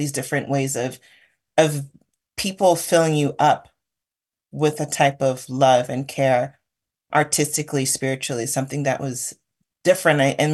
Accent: Chicago, Illinois, United States; It reminds me of growing up in Chicago. My family used to take a couple of kids out of the Robert Taylor homes every summer to go swimming.

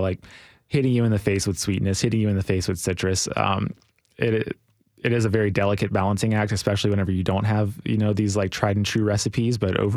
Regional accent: Louisiana, United States; which really hurts for me since I'm from Louisiana.

